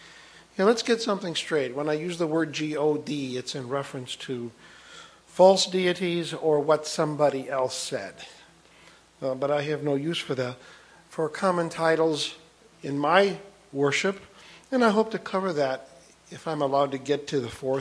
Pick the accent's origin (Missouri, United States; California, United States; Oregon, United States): Missouri, United States; Fulton; I'm from Fulton, Missouri.